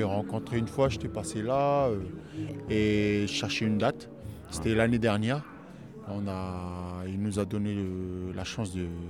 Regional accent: New Caledonia; Moi, je suis de Nouvelle-Calédonie, je joue au piano.

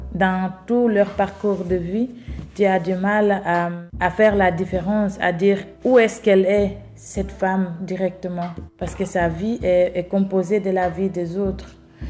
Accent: Guinea; moved away as an adult; now in Belgium; je viens de la Guinée-Conakry. J'ai 23 ans. J'ai un petit garçon qui est né en Belgique ici parce que ça fait 5 ans que je suis là. Je suis arrivée ici en janvier 2013.

